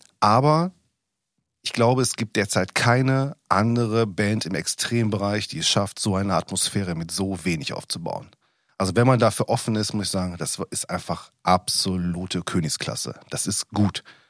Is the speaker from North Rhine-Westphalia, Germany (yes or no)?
yes; Essen, North Rhine-Westphalia, Germany; als Essener